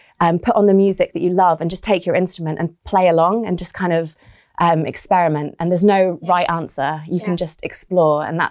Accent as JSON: {"language": "English", "region": "Scotland", "country": "United Kingdom", "tie": "born or raised there", "said": "And I grew up in Scotland"}